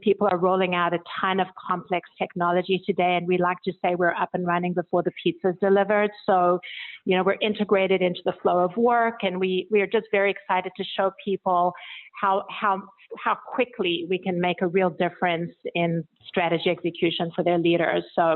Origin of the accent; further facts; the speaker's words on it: South Africa; accent: South African; also born or lived in Europe; now in Bethesda, United States; based just outside Washington, D.C. in Maryland, Bethesda, Maryland. But my accent is from South Africa, where I was born, but I grew up in Europe. So a bit of a mix.